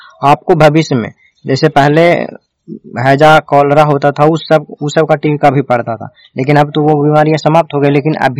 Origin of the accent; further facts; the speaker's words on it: Nursarai, Bihar, India; मैं नूरसराय से हूँ।